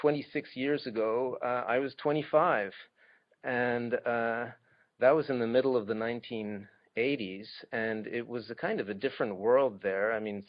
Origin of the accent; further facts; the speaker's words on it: Switzerland; I grew up in Switzerland, so I actually had some experience with it.